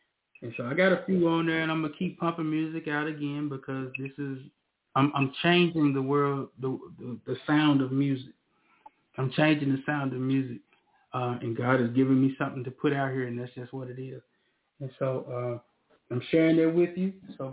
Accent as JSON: {"language": "English", "region": "Southern United States", "country": "United States", "said": "I'm from the South, so people were shorten your name up."}